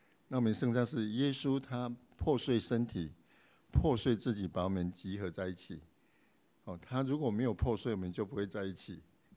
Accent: Taiwan; 19年前因为父母年老生病，所以我们就回去台湾，我们原来是来自台湾哦。那去年底因为我已经超过70岁

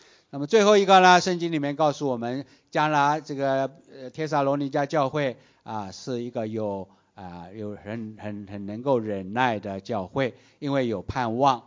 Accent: Fuzhou, Fujian, China; 所以他后来来到这个福州啊，算是我的老家啊，我算是福州人嘛

